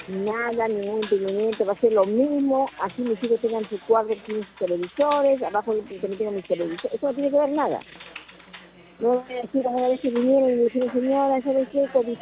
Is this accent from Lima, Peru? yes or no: yes; Comas, Lima, Peru; Mire, yo soy de distrito de Comas.